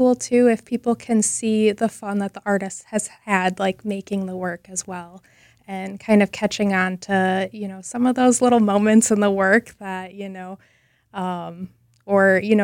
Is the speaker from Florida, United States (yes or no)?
no; Neenah, Wisconsin, United States; now in Milwaukee, United States; I did. I grew up in Neenah, Wisconsin. So yeah, I definitely grew up with a love of nature